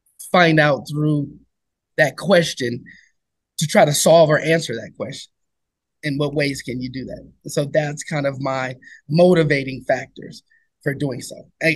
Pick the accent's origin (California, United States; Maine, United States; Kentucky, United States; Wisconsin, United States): California, United States; Oakland; Born and raised in Oakland, lived in Oakland all my life